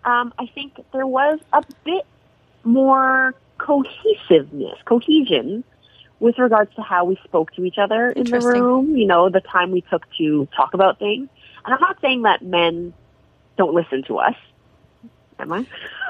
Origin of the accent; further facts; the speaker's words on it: Jamaica; I'm Chinese Jamaican. So I grew up with a West Indian culture.